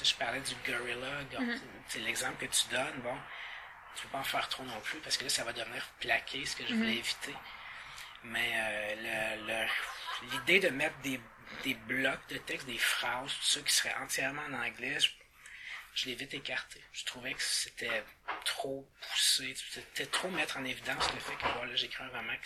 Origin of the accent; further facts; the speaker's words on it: Quebec, Canada; Même moi, en tant que Québécois, si je me coupe